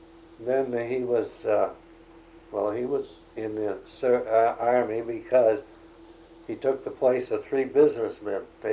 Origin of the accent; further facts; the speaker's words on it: Henrietta, New York, United States; born there; I was born in 1903 in Henrietta, New York.